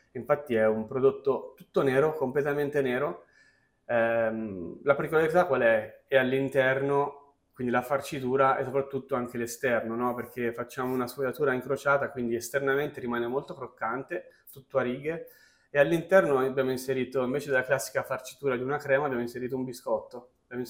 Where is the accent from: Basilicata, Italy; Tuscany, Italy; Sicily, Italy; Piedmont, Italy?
Tuscany, Italy; Arezzo; Io sono di Arezzo, anche ad Arezzo si fanno i cantucci, anche se i cantucci sono di Prato.